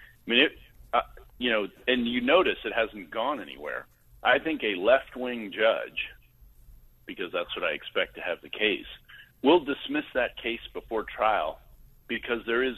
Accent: Virginia, United States; So Arizona, for example, Pennsylvania, my home state of Virginia

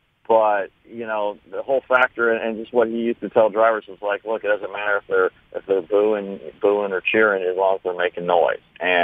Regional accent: Midwest, United States; I grew up in the Midwest, so I'm a Cubs fan

